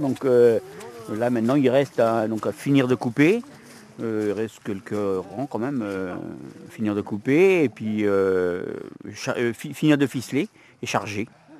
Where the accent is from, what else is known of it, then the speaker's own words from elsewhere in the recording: Brittany, France; je suis pas breton parce que je suis originaire du Pays Gallo, mais par contre, je suis amateur de danse bretonne